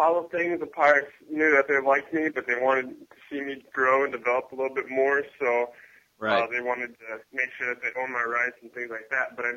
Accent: North Dakota, United States; also born or lived in Cheyenne, United States / Michigan, United States; Yeah, I was born in Cheyenne, Wyoming, and my father was in the Air Force, so we moved around a little bit in northern Michigan, and then I spent the majority of my high school years and things like that in North Dakota.

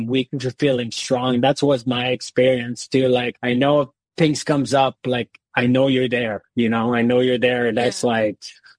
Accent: Canada; accent: French Canadian; also born or lived in Europe; So, yes, I'm from Canada. I'm French Canadian. So, you know, and the listeners can tell with my accent, I'm sure. I've lived in Europe. I've traveled quite a bit for work. And then I eventually was able to settle here.

